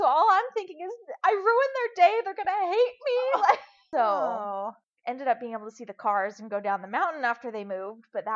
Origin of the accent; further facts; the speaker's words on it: Reno, Nevada, United States; moved away as an adult; also born or lived in North Carolina / Utah; I'm from Reno. I moved across the country when I got married, moved to North Carolina. My husband was in the military there.